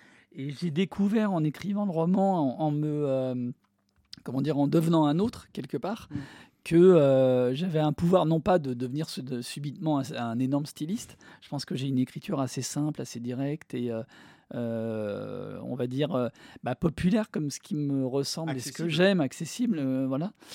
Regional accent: Argenteuil, Île-de-France, France; J'ai grandi à Argenteuil, banlieue malheureusement célèbre pour la délinquance ou pour les choses comme ça.

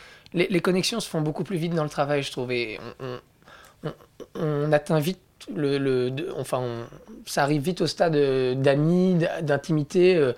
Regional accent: Bouzeval, Wallonia, Belgium; comme je venais de Bouzeval en Belgique, mon petit village, je fantasmais vachement les strass, les paillettes et tout.

